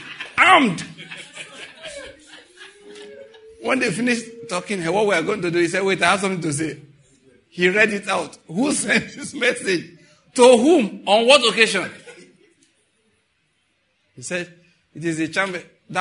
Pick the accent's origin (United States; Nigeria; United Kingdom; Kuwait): Nigeria; Ondo; also born or lived in Owo / Edo State / Taraba State / Lagos State; I was born in Owo, grew up in Ondo State, went to school in Edo State, university I'm talking about now, served in Taraba State, did postgraduate in Lagos State, then crossed all the way to Enugu State.